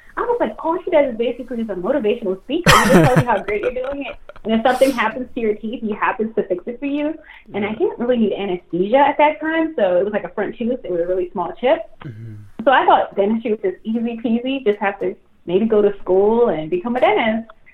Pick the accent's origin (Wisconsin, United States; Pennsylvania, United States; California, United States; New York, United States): New York, United States; Well, I'm originally from New York.